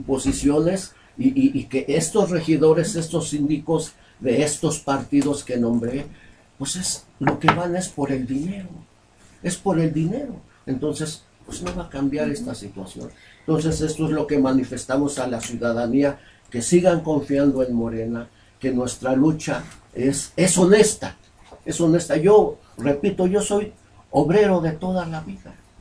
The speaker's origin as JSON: {"language": "Spanish", "town": "San Lorenzo Río Tengo", "region": "State of Mexico", "country": "Mexico", "tie": "born or raised there", "said": "Yo, mi pueblo, San Lorenzo Río Tengo, es mi pueblo nativo de allí, mexiquense."}